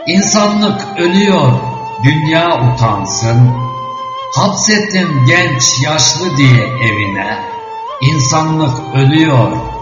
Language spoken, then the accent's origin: Turkish; Trabzon, Turkey; born there; Tabii ki nerede doğmuşum, Trabzon'da aklıma gelen.